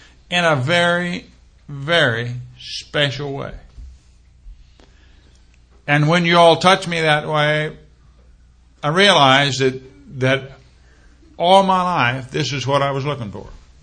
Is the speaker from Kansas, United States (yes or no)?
yes; Kansas, United States; New York, let's face it, for a kid who was born and raised in Kansas, New York is fairly sophisticated.